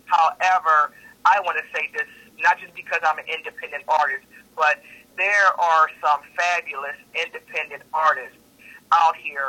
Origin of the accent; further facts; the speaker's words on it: Compton, California, United States; I'm from Compton.